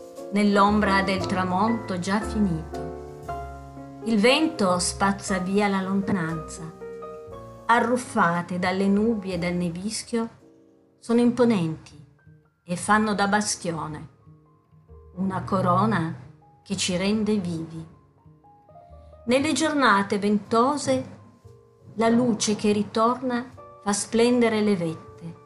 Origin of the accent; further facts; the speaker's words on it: Turin, Piedmont, Italy; Sono nata a Torino, anche i miei genitori sono di Torino, dei miei nonni sono la nonna paterna, infatti … che è un nome di origine napoletana, uh-huh. Mio nonno era di Napoli, paterno, e gli altri della Val Vigezzo.